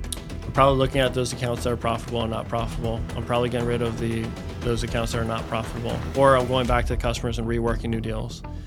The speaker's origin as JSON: {"language": "English", "town": "Oceanside", "region": "California", "country": "United States", "tie": "born or raised there", "said": "I grew up in Oceanside. Mm-hmm. I'm the youngest of four. I have a twin brother. My dad was in the Navy."}